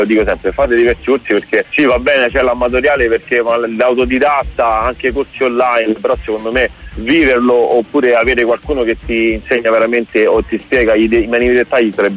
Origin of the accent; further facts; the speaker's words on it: Naples, Campania, Italy; now in Anzio, Italy; io sono di Accio, esportato, diciamo, dalla Campania, perché sono un napoletano doc. Qualche anno che sono qui ad Anzio